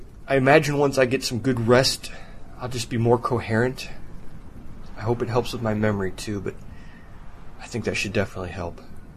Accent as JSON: {"language": "English", "town": "Valparaiso", "region": "Indiana", "country": "United States", "said": "At least I remember the year I was born. It was 1978. And let's see, I'm from Valparaiso, Indiana."}